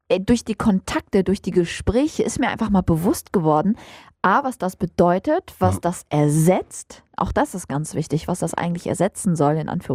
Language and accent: German; Lower Saxony, Germany; als arabische Frau war das für mich nicht so ein krasser Kulturschock. Als Ostfriesin war das ein Kulturschock für mich, dieses ganze Schützenwesen. Und jetzt ehre ich das irgendwie sehr, weil ich ja aus einer Stadt komme, wo das Schützenwesen ganz groß ist.